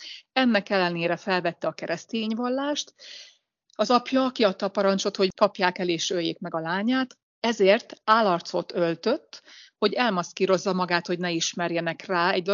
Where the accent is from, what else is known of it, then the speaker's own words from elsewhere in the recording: Hungary; amit én sem tudtam európaiként, magyarként